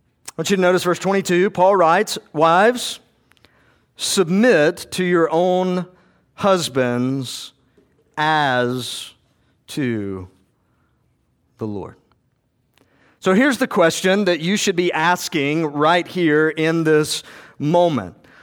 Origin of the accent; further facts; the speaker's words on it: Georgia, United States; I grew up in South Georgia.